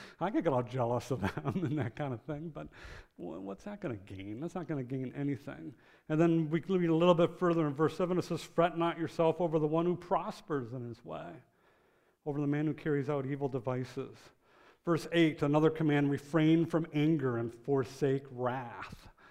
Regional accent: Detroit, Michigan, United States; now in Maryland, United States; See, I'm not from Maryland. I'm from Michigan. I'm from Detroit.

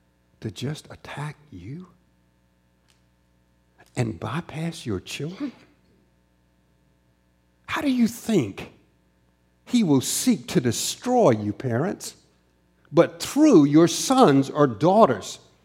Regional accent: the South, United States; So I grew up in the South. I grew up in the South, and there's snakes all over the place.

